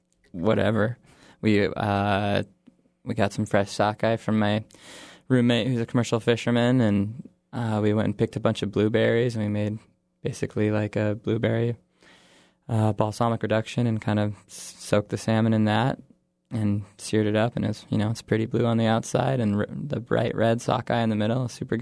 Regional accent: Juneau, Alaska, United States; I grew up in Juneau, and I've always enjoyed cooking and making food.

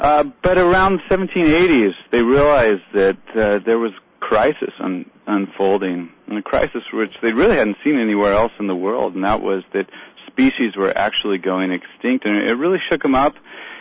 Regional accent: Portland, Oregon, United States; That's right. Yeah, I'm from Portland.

